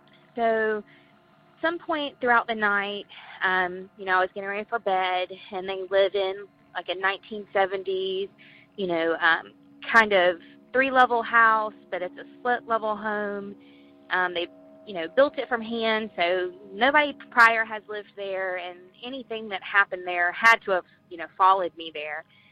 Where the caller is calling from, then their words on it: Georgia, United States; I'm calling from Georgia.